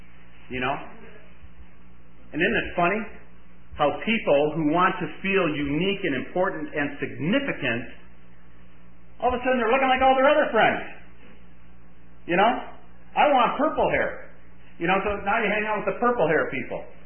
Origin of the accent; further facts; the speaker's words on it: Detroit, Michigan, United States; And, you know, I'm from Detroit, and, you know, that's kind of soul music and soul town